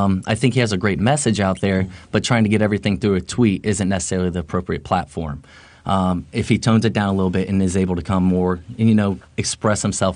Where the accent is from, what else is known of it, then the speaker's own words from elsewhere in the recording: Tampa, Florida, United States; I'm American first. I'm a Floridian, then I'm Tampinian.